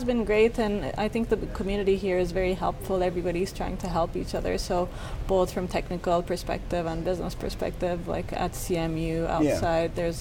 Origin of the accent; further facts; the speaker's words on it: Turkey; English is a second language; especially when I was growing up in Turkey.